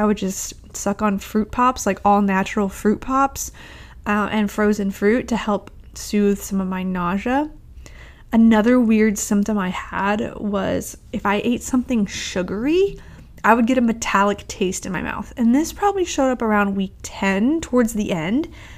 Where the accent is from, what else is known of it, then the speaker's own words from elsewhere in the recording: St. Louis, Missouri, United States; I grew up in St. Louis, so we used to call it St. Louis Bread Co.